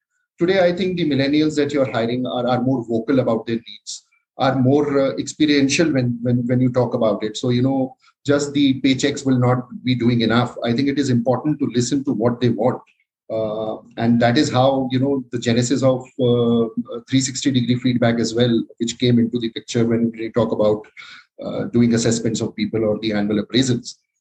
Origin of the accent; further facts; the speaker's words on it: Delhi, India; I've been born and brought up in Delhi, did my MBA in the year 1999.